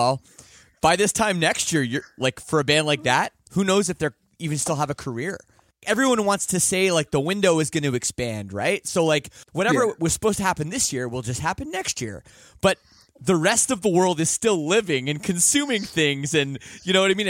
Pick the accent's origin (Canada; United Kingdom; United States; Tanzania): Canada; I'm from Canada.